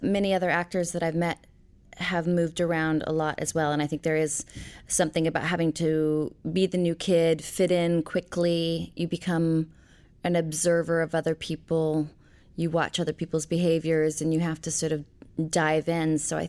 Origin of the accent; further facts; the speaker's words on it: Portland, Oregon, United States; also born or lived in Knoxville, Tennessee / Twin Falls, Idaho / Fairfax, Virginia; I was born in Knoxville, Tennessee. I was raised, I would say, primarily in Portland, Oregon, and Twin Falls, Idaho, and Fairfax, Virginia.